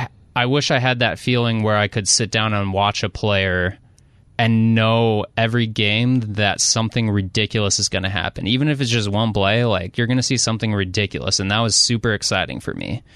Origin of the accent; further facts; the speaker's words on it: Phoenix, Arizona, United States; Like, I grew up in Phoenix and I rooted for Marbury, and Marbury was my boy.